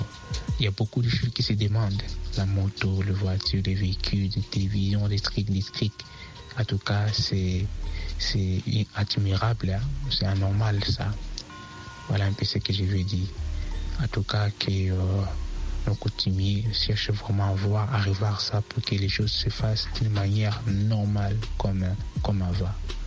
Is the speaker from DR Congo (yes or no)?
yes; DR Congo; sinon la dot en Afrique et plus particulièrement chez nous au Congo